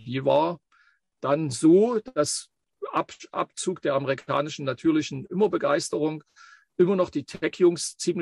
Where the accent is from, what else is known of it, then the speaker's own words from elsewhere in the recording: Saxony, Germany; Region Leipzig, vom Alter her also auch noch jemand, der 18, 19 Jahre in einer anderen Republik das erlebt hat